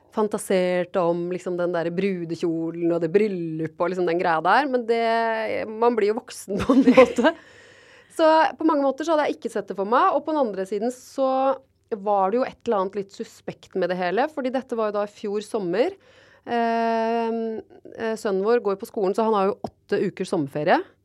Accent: Porsgrunn, Telemark, Norway; jeg kommer fra Porsgrunn.

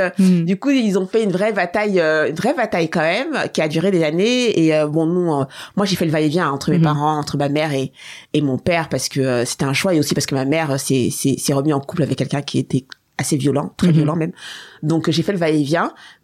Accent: France; En France, moi je suis née en France en 78.

